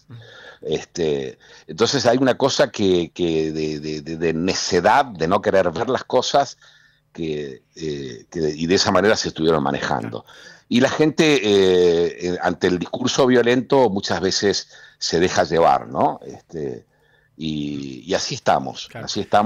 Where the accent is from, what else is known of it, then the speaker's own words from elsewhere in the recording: Argentina; Argentina 1985. Sí. Por ejemplo, ¿no? Uh-huh. Que ha recorrido el mundo, diversos festivales, y que llegó a una instancia de exposición del país, mostrando un momento histórico de nuestro país